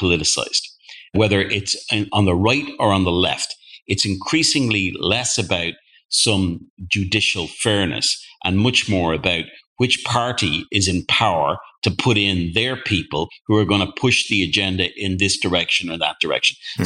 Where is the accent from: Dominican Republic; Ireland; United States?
Ireland; I'm from Ireland